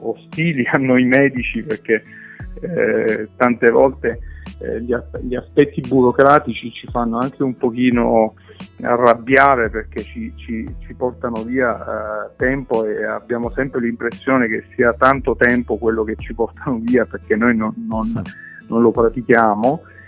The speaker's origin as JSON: {"language": "Italian", "region": "Abruzzo", "country": "Italy", "tie": "born or raised there", "moved": "as an adult", "lives_now": "Veneto, Italy", "said": "io sono abruzzese, sono nativo, cresciuto in Abruzzo, poi ho fatto una parentesi fuori e in realtà dal 2008 sono trasferito in Veneto."}